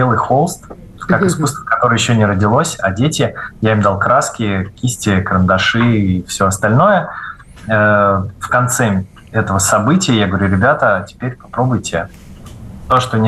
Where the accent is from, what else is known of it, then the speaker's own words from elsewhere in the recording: Moscow Oblast, Russia; я из Подмосковья